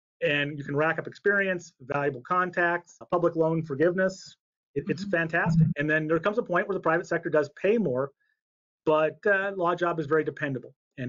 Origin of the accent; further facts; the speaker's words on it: Circle, Montana, United States; I grew up in Circle, Montana, which is, if you look at the map of Montana, there's a giant lake on the eastern side